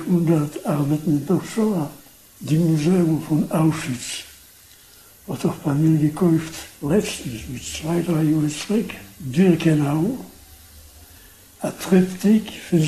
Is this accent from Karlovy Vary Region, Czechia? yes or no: no; Prague, Czechia; born there; German is a second language; Ich bin zurückgekommen von Prag, weil ich bin geboren in Prag